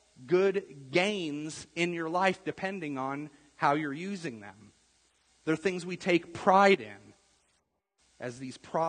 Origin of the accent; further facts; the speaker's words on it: United States; a lot of that's really kind of irrelevant to me as an American.